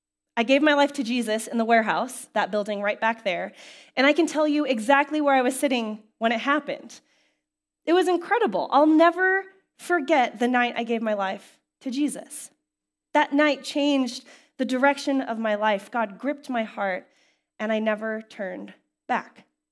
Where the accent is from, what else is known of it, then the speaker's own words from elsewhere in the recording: Fort Collins, Colorado, United States; Growing up in Fort Collins, we moved around a lot, so I don't have one place that is my childhood home.